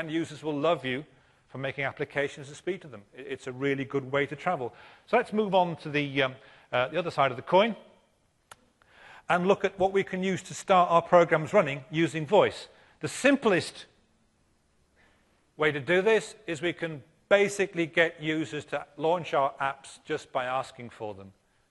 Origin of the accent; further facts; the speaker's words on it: United Kingdom; because I am from Great Britain, who invented speaking and doing things properly, of course.